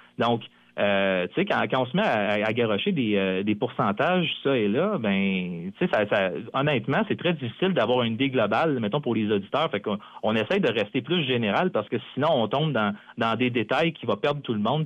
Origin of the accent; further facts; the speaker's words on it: Canada; Moi, je suis Canadien